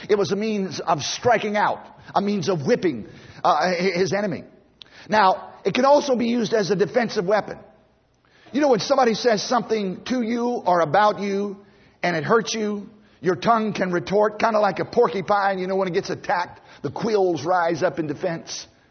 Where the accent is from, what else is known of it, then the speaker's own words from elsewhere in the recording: Virginia, United States; Now, my brother and I, we grew up in Southside, Virginia on a farm, and we raised our own potatoes.